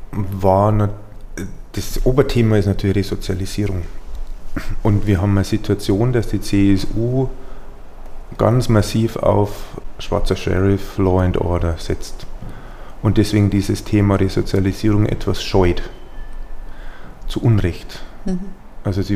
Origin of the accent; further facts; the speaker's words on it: Passau, Bavaria, Germany; ich bin ja aus der Gegend von Passau